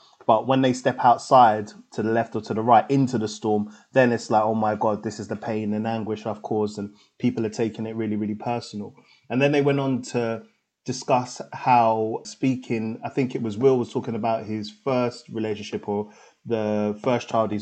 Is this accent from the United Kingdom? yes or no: yes; Tottenham, London, United Kingdom; And obviously, I grew up in Tottenham.